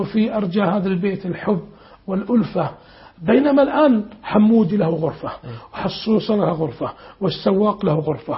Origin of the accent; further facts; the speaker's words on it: Saudi Arabia; كنت في إحدى البقالات عندنا في السعودية